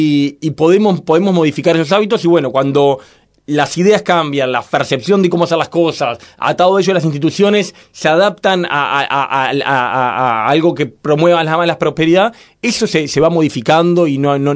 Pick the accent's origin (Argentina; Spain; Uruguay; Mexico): Uruguay; porque somos uruguayos.